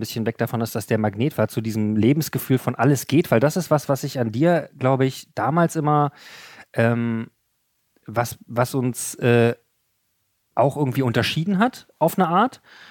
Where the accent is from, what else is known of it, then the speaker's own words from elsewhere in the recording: Berlin, Germany; wir sind aus dem Prenzlauer Berg.